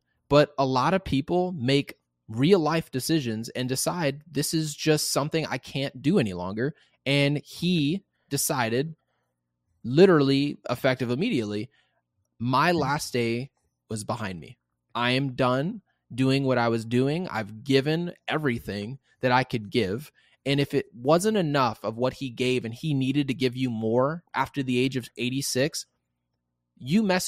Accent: West Coast, United States; I'm from the West Coast. I didn't know this was happening.

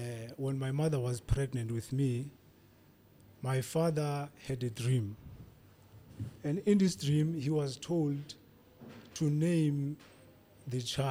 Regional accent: Cape Town, Western Cape, South Africa; now in Johannesburg, South Africa; I actually reside here in Joburg, but I actually come from Cape Town.

